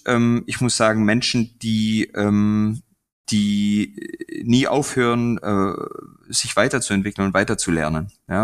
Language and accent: German; Bavaria, Germany; ich bin als Allgäuer vielleicht auch den Bergen sehr zugeneigt